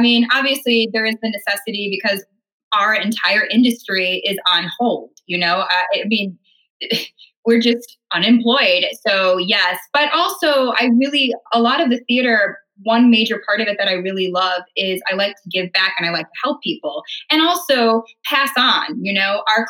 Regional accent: Chicago, Illinois, United States; now in New York, United States; So, although I grew up in Chicago, but they moved to Charlotte

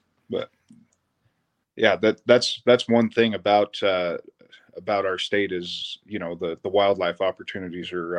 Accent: Wyoming, United States; I am from Wyoming. I live just outside of Laramie.

